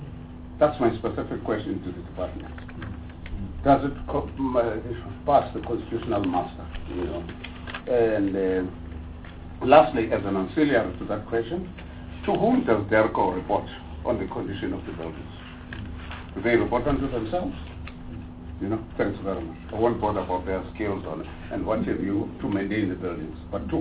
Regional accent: Eastern Cape, South Africa; I come from Barrow, and next to my home is an institution called Walter Sisulu, a technical college.

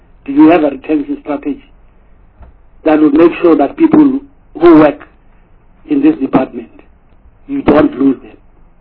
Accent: Free State, South Africa; I come from the Free State, in the Eastern Free State.

